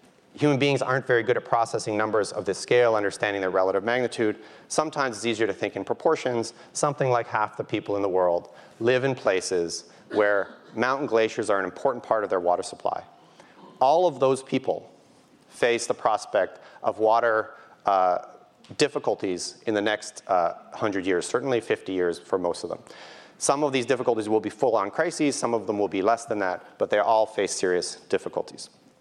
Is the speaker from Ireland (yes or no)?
no; Canada; So I grew up in Canada.